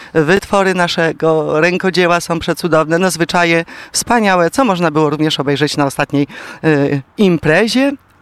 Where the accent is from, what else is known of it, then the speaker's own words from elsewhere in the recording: Myszyniec, Masovian Voivodeship, Poland; tutaj mieszkam. W całym Myszyńcu mieszkam od 30 lat, natomiast w gminie Myszyniec mieszkam od urodzenia. Jest taką przepiękną, klimatyczną miejscowością